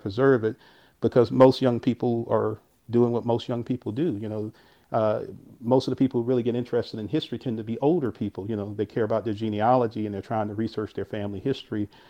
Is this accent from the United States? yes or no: yes; Indian Woods, North Carolina, United States; can I write about my hometown? And his remarks were that if you don't write about it, nobody else will. And so that's how I ended up writing my master's thesis on Indian Woods